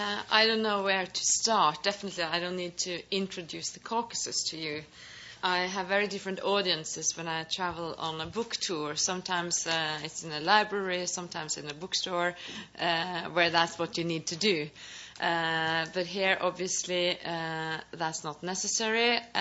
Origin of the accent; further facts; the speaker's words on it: Norway; English is a second language; Well, I'm from Norway.